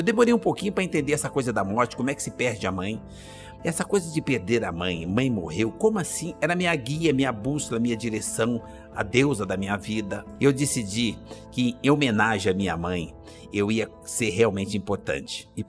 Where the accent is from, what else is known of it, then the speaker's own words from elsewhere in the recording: Minas Gerais, Brazil; born there; now in São Paulo, Brazil; Eu nasci em Minas Gerais, mãe, pai, mais 8 irmãos. Aí perdemos a roça, morávamos numa casa de pau a pique e precisávamos ir para algum lugar. Viemos para São Paulo